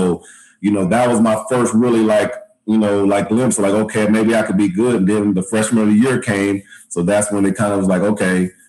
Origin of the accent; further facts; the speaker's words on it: Midwest, United States; Pose, you know how we grew up in the Midwest.